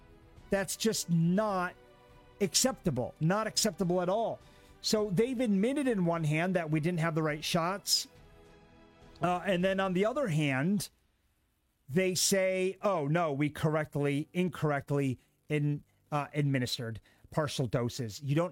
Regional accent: United States; in the world that I grew up in America that I grew up in, you'd lose your freaking license.

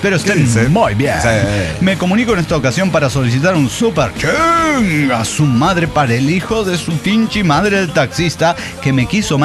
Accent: Izúcar de Matamoros, Puebla, Mexico; yo soy de Izúcar de Matamoros.

